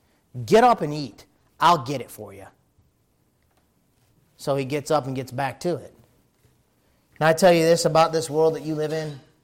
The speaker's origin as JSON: {"language": "English", "country": "United States", "said": "But I'm an American."}